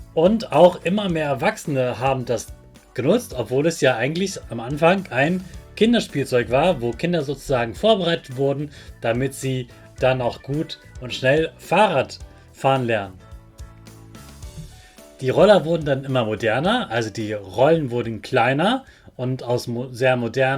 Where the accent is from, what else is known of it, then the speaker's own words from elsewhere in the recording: Hannover, Lower Saxony, Germany; war für mich so etwas ganz, ganz Großes in meiner Jugend, dass eine ganz große Weltausstellung in meiner Heimatstadt Hannover war.